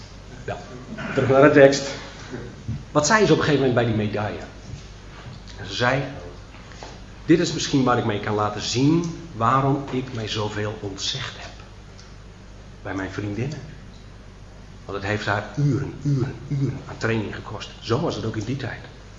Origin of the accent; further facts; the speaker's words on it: Flanders, Belgium; Dus dan weet ik als Vlaming meer dan jullie.